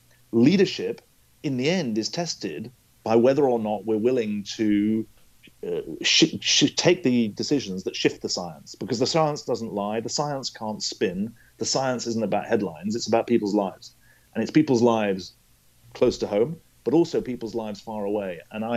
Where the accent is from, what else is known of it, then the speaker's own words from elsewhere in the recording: United Kingdom; now in New York, United States; And I'm a Brit, obviously, living in America. I live in New York.